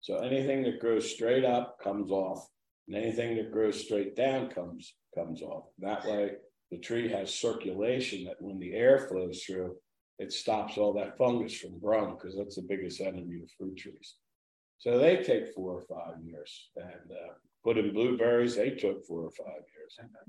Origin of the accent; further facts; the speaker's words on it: Absecon, New Jersey, United States; we grew up in Absecon, and we decided to buy a house in Absecon